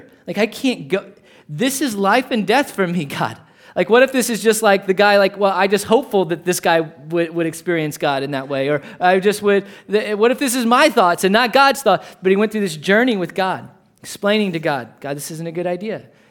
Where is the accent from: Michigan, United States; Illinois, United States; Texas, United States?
Texas, United States; Edna; So I grew up in Edna, Texas, all right? And town of 6,343 people, and a farming community.